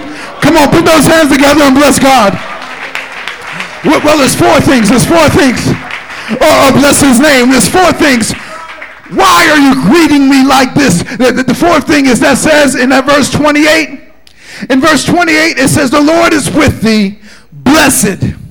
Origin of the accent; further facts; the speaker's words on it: Pennsylvania, United States; born there; See, I was born in Tasker Projects.